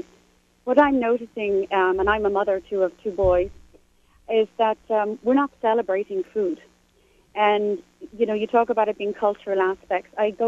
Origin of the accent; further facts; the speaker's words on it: Cork, Munster, Ireland; also born or lived in France; I'm one of four children born and raised in Cork in Southern Ireland.